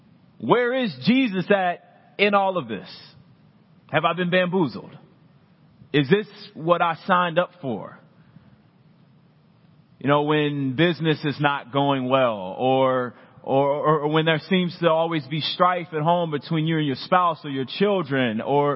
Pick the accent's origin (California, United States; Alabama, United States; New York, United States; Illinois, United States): Illinois, United States; Urbana; Well, listen, I came all the way from Urbana, Illinois, to tell you that grace is not the absence of something.